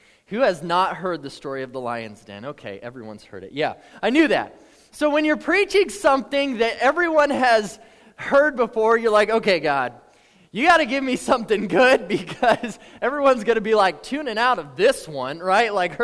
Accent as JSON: {"language": "English", "region": "New Mexico", "country": "United States", "tie": "born or raised there", "moved": "as an adult", "lives_now": "Texas", "said": "I was born and raised in New Mexico for 21 years, and even coming to Texas, a state over, very different, okay?"}